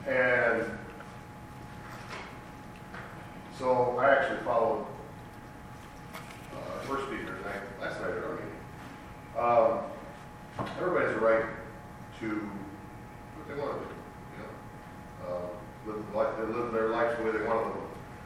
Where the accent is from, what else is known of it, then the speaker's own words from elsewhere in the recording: Plano, Texas, United States; I'm from Plano.